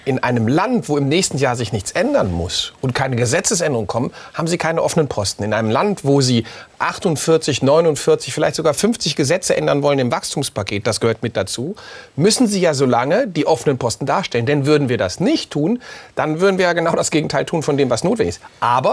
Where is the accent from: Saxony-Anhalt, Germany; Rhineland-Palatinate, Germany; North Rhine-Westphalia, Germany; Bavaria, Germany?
North Rhine-Westphalia, Germany; Also erstens sehen Sie in mir einen rheinischen Optimisten. So bin ich veranlagt, so sind wir Rheinländer.